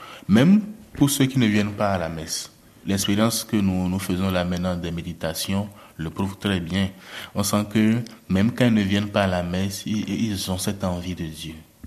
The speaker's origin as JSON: {"language": "French", "country": "Benin", "said": "Chez nous, au Bénin"}